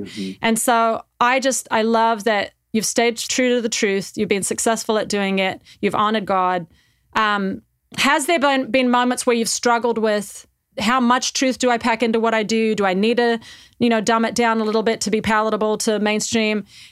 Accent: Australia; I don't know if it's being Australian.

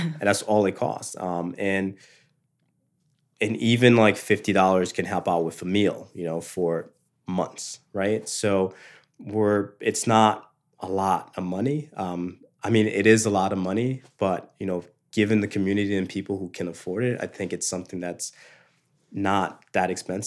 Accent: Haiti; I went to school in La Plaine, which is near La Salle. I went to school outside of that community, but, you know, I grew up in Haiti.

